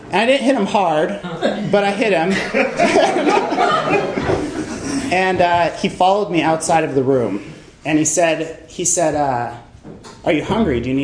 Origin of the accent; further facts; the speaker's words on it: Montreal, Quebec, Canada; also born or lived in Los Angeles / Vermont; At four, I moved to Vermont. At five, we moved to Montreal for 6 years. I lived in Montreal from the ages of like 5 to 11